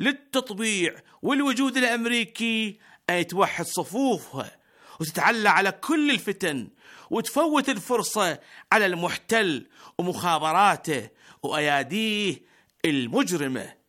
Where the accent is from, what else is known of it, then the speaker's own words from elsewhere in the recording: Iraq; ترى بلدنا العراق اليوم متورط بهيش مرحلة انتقالية